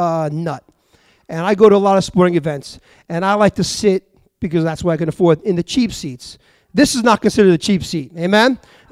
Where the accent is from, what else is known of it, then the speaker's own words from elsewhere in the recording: Hampton Bays, New York, United States; I'm from Hampton Bays, out in the Hamptons.